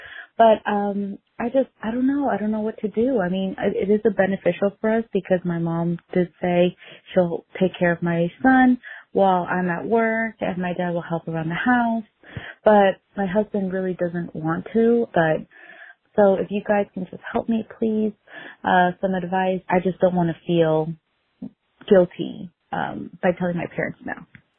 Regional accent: Washington, District of Columbia, United States; I am from Washington, D.C.

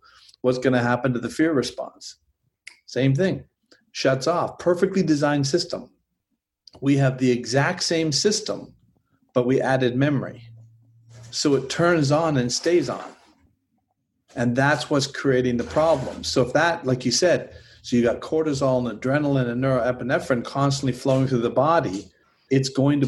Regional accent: Canada; I'm from Canada.

